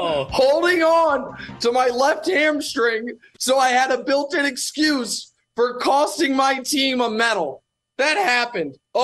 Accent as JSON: {"language": "English", "town": "Kansas City", "region": "Missouri", "country": "United States", "tie": "born or raised there", "said": "On that team is Quentin Lucas, who's now the mayor of Kansas City, the mayor of my hometown."}